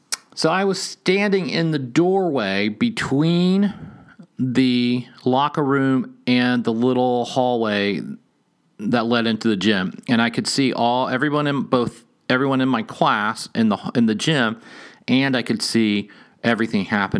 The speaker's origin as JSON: {"language": "English", "region": "Indiana", "country": "United States", "tie": "born or raised there", "said": "I grew up in central Indiana, from there all the way down to the Kentucky border."}